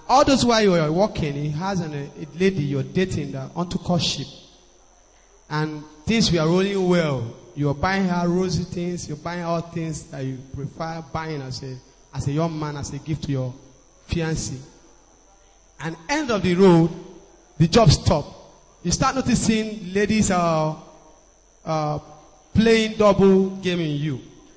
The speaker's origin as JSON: {"language": "English", "region": "Abia", "country": "Nigeria", "said": "I'm from Abia State. I work in one of the publication company."}